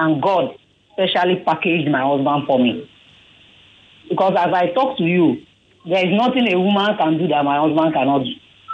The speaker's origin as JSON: {"language": "English", "region": "Rivers", "country": "Nigeria", "said": "I am from River State. My husband is from Cross River State."}